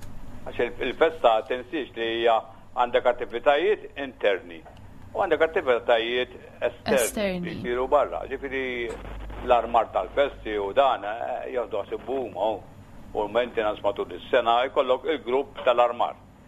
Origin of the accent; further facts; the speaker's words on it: Bormla, South Eastern Region, Malta; jiena minn Bormla, jiena iktar miġbut lejn il-festa tal-Kunċizzjoni tal-Madonna. Għax jiena Bormlis